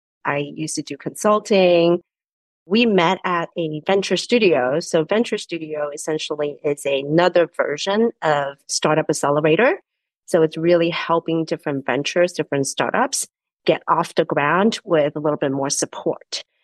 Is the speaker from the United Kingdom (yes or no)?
no; Taiwan; moved away as an adult; now in United States; But I grew up in Asia, so I grew up in Taiwan. That's where the hotel was. I came to the States for college and I just stayed. And my parents are still back in Asia.